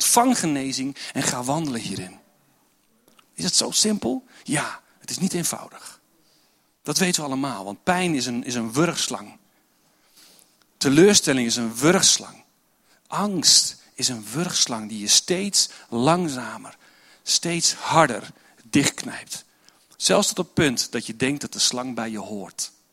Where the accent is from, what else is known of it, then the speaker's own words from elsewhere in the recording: Doetinchem, Gelderland, Netherlands; born there; Dus ik ben in Doetinchem geboren, vervolgens de halve wereld overgereisd en nu ben ik hier weer.